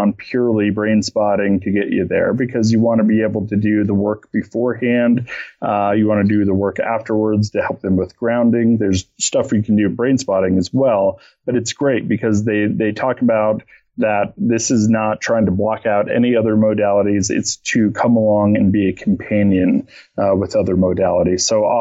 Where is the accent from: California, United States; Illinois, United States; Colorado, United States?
Colorado, United States; Boulder; And although I'm from Boulder, sometimes I still go, really?